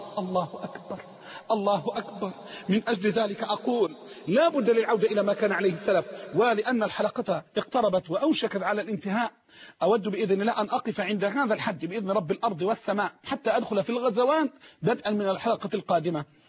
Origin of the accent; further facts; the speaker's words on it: Egypt; عندنا في مصر